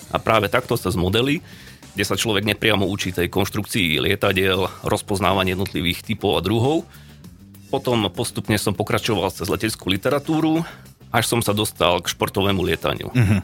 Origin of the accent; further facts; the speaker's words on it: Košice, Košice Region, Slovakia; Ono to začalo už v detstve. Ja pochádzam z východu, z Košic, kde je veľká letecká tradícia.